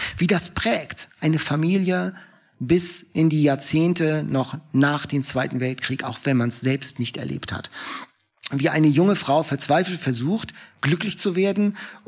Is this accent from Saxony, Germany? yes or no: no; Lübeck, Schleswig-Holstein, Germany; ich komme ja aus Lübeck